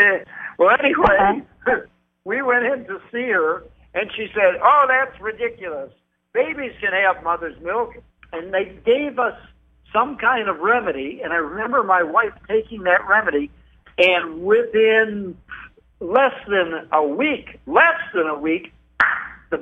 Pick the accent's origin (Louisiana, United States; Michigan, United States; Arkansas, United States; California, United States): Michigan, United States; I'm from Michigan originally